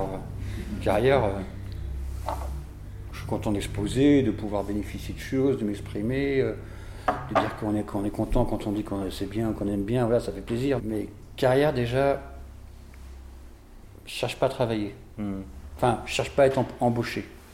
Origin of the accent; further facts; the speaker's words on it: France; now in Belgium; en France je suis belge, en Belgique je suis français. J'aurais été marocain, ça aurait été pareil avec le Maroc, enfin bon, voilà. Et c'est vrai que j'ai passé ma vie d'adulte en Belgique